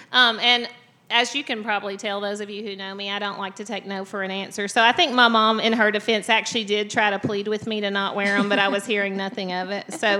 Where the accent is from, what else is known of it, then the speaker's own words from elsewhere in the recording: Sheridan, Arkansas, United States; also born or lived in Hampton; You know, every story in Arkansas is a long story. But yes, the first half of my childhood was in Hampton. The second half was in Sheridan, which is where my parents are from